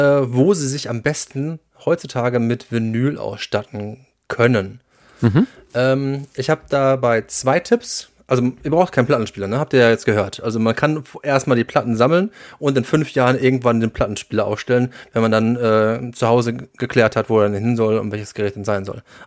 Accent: Cologne, North Rhine-Westphalia, Germany; ich bin aus Kölle

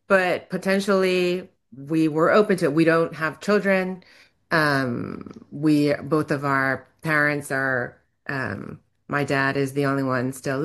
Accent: Hawaii, United States; now in San Francisco, United States; So we're originally from Hawaii, but have been living in San Francisco for the last 30 years or so. We're both of Japanese descent, enjoy going to Japan

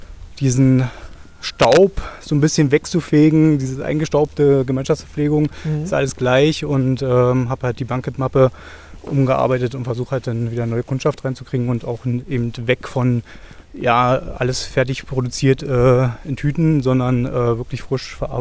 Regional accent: Brandenburg, Germany; ich komme aus dem Umland von Berlin

